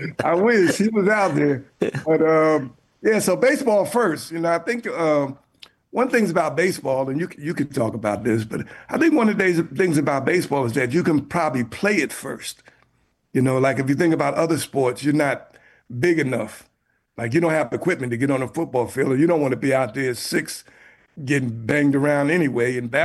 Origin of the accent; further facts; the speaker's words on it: New York City, New York, United States; born there; And so baseball, and then I was born near the Polo Grounds.